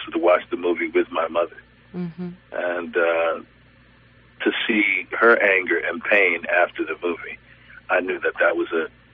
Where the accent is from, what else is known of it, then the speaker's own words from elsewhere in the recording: New Orleans, Louisiana, United States; So the reason I grew up in New Orleans is my mother from Assumption Parish had to come to New Orleans because that was the closest school for anyone, any black person.